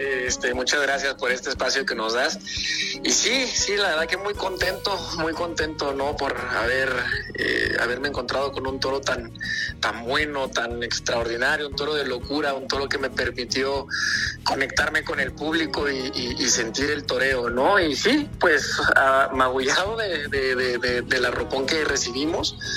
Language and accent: Spanish; Peru; moved away; porque pues siempre yo he estado metido en el toro y pues que en mi país no haya oportunidades, sí fue un golpe difícil, ¿no? Y el estar fuera de casa, estar fuera de tu país, pues también te curte, ¿no? Y sobre todo pues lo que es el Perú